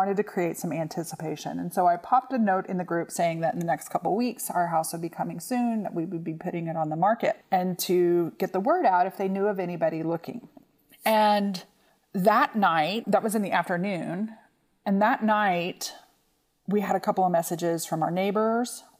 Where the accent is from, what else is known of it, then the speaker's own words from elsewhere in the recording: Austin, Texas, United States; now in Denton, United States; Austin is my hometown. I love it. My family lives there.